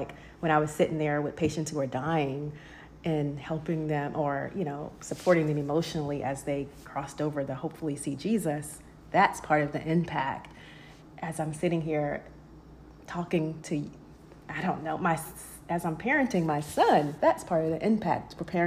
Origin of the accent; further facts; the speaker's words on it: Jersey City, New Jersey, United States; so I grew up in Jersey City, New Jersey, and my backyard was literally, y'all, a graveyard.